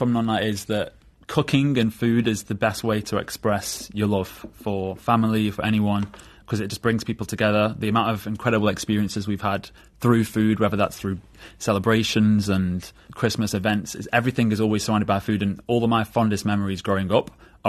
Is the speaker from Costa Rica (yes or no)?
no; England, United Kingdom; accent: northern; I have the northern accent, even though I've got an Italian name, so I was raised in the Midlands, but I definitely have a strong Italian identity.